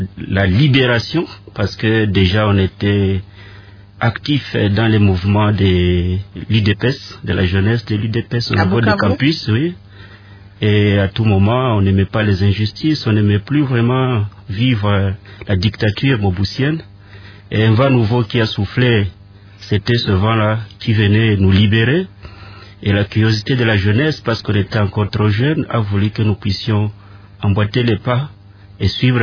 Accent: Bukavu, South Kivu, DR Congo; Je suis né à Bukavu, à Birava, le 24 janvier 1973.

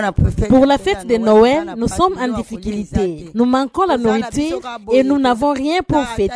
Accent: DR Congo; Si vraiment nous sommes des Congolais, que l'État prenne soin de nous.

